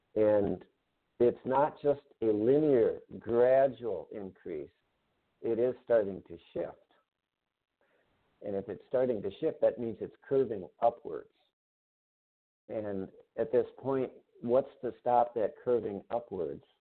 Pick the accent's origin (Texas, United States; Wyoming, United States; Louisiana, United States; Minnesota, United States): Minnesota, United States; since I'm a Minnesotan and aware of our 10,000 lake